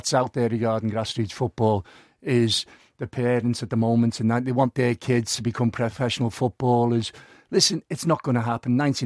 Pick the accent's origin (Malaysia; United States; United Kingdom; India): United Kingdom; Liverpool, North West England; I'm from Liverpool